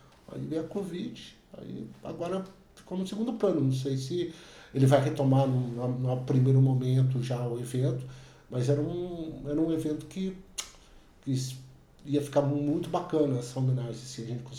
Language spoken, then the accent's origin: Portuguese; Londrina, Paraná, Brazil; a gente é de Londrina.